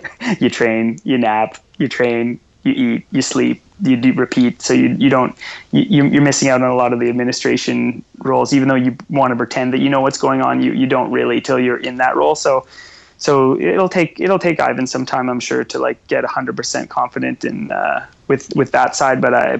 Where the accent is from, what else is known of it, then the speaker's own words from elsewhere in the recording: Canada; the choices I've made to be a ski racer as a Canadian kid growing up.